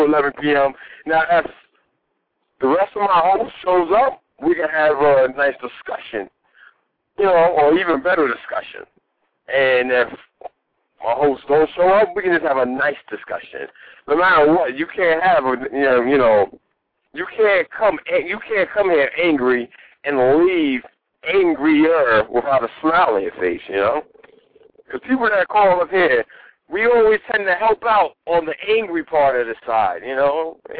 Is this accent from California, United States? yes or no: no; Brooklyn, New York, United States; I'm from Brooklyn, and I wish it started in Brooklyn so I have more rights to brag.